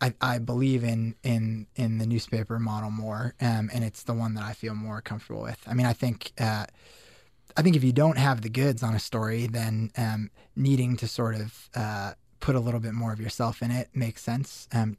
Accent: Denver, Colorado, United States; No, not really. I mean, I grew up in Denver. I went to Syracuse, because I thought I was kind of interested in journalism, but mostly like the financial aid was really good.

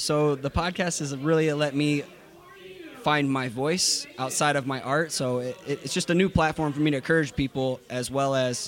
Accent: Iowa, United States; I am from Iowa.

